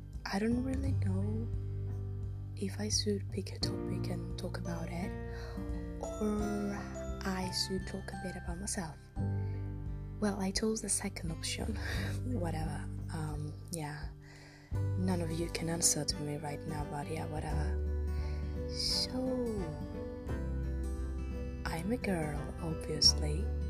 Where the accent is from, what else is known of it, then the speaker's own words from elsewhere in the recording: Greece; accent: British-like; I come from Greece, that's why it sounds weird. I have this British-like accent, I don't know why, I just like it.